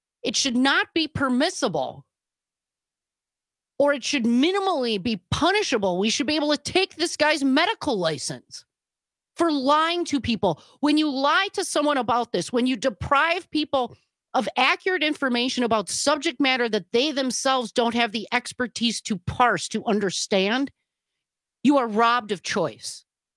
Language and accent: English; United States; If you believe in freedom in the United States, and as an American